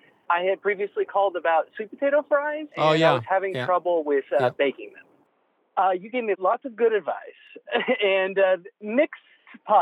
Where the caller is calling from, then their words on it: Austin, Texas, United States; I'm calling from Austin, Texas.